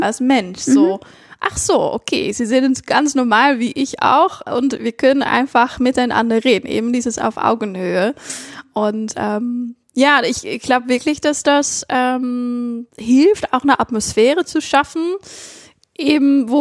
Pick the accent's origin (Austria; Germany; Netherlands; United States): Netherlands